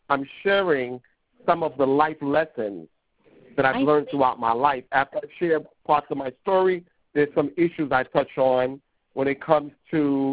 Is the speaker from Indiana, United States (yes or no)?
no; Brooklyn, New York, United States; No. I was born in Brooklyn, New York City. I'm from Brooklyn.